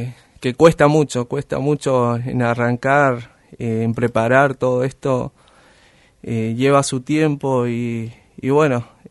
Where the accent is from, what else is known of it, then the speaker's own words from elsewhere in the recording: Misiones, Argentina; now in Río Grande, Argentina; porque soy de Misiones.